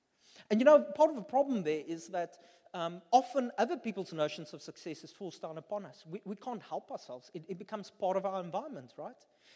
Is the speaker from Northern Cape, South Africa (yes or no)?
yes; Upington, Northern Cape, South Africa; where I grew up in Upington, across us, there was an open field